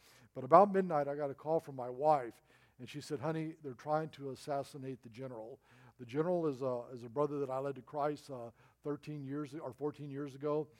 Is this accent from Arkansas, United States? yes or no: yes; Little Rock, Arkansas, United States; born there; I was actually born in Arkansas. I was born in Little Rock, Arkansas.